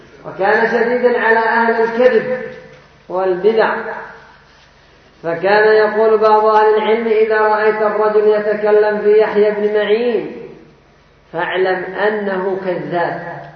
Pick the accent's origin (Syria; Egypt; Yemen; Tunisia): Yemen; كذلك عندنا في اليمن بحمد الله في هذا العصر في هذا الوقت مشايخ كرماء